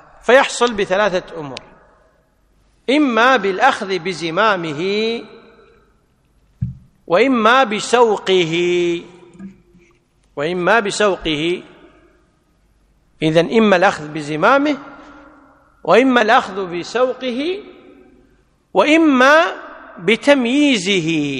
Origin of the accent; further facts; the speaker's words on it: Kuwait; المرجع العرف مثلا عندنا في الكويت سمسار السيارات أجرته على من